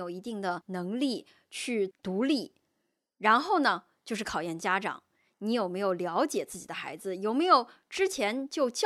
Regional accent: China; now in Australia; 毕竟说我们这一代人在中国当年长大的过程中

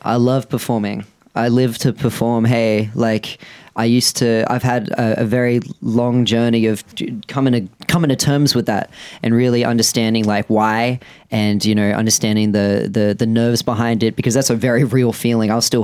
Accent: Wollongong, New South Wales, Australia; I mean, I grew up down in Wollongong

